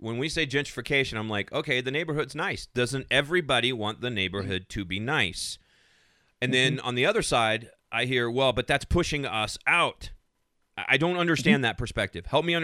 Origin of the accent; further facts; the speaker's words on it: United States; Let me just kind of interject here, because as an American, I want to fix that.